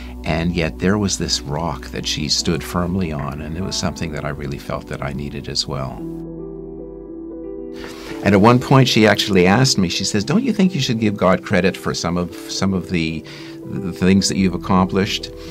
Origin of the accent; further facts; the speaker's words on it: Montreal, Quebec, Canada; born there; I was born in Montreal into a Jewish family. My grandparents had immigrated from Russia.